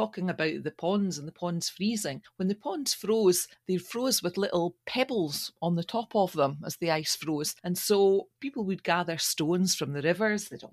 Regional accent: Larbert, Scotland, United Kingdom; Yeah, I mean, I grew up in Larbert, and up in the what became Belsdyke Hospital was always Larbert Pond.

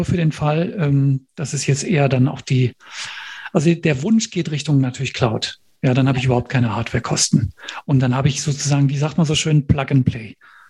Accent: Rhineland, Germany; Ich bin im Rheinland groß geworden, habe auch hier studiert, nämlich Jura.

